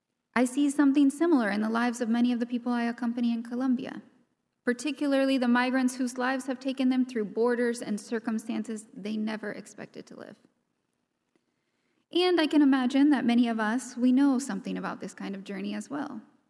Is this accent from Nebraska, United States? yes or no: yes; Nebraska, United States; I grew up in Nebraska, and I spent my summers up near the Boundary Waters in northern Minnesota.